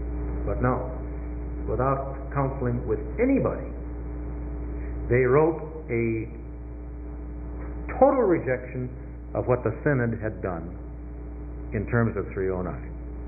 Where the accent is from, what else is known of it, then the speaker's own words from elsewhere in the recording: Highland Park, Illinois, United States; he had never had the privilege of growing up in Highland Park, Illinois, under Reverend Sewer, the way I had